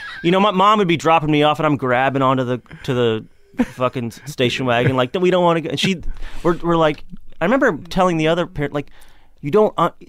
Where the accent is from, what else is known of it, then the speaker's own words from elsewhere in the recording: Kentucky, United States; Yeah, I grew up in Kentucky. My family's mostly from Tennessee. Jews from Tennessee and Kentucky.